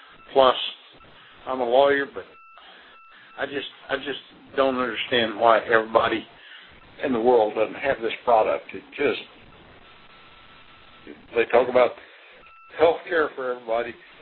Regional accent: Texas, United States; but I'm a Texan, and that's the way we're brought up to think.

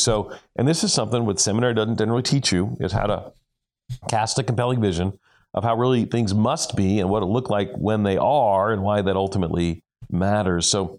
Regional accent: New York, United States; You know, I tell people I grew up in New York City, but I grew up outside of New York City.

